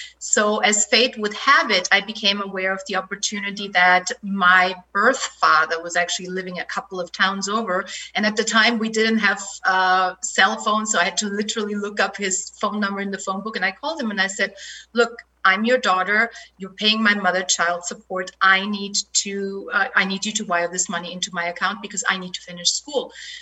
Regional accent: Austria; the little girl that was growing up in Austria loved watching Hollywood movies.

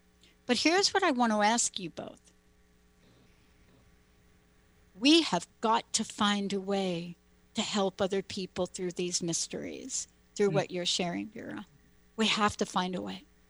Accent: New York City, New York, United States; also born or lived in New Jersey; I'm a kid from New York. I'm a girl from the Bronx. I'm a kid that grew up in the projects. You know, I didn't even know there was grass till we moved to New Jersey.

